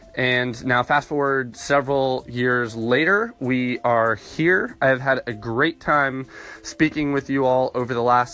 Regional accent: Virginia, United States; I grew up in Virginia, wound up going to Georgia for college at Emory University

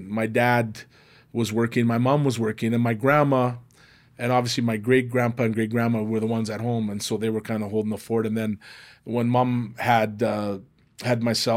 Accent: Calgary, Alberta, Canada; And so those were our idols growing up in Bridgeland, because we could relate. Those were first generation kids just like us

